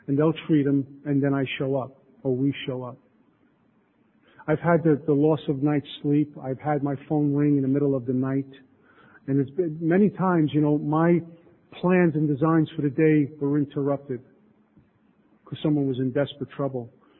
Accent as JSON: {"language": "English", "region": "New York", "country": "United States", "said": "He's from Texas. I'm from New York. I talk funny"}